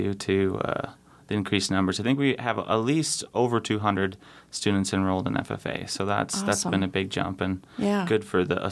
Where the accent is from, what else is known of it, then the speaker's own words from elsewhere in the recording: Soldotna, Alaska, United States; I'm originally from Soldotna. We had a feed store, Echo Lake Feed.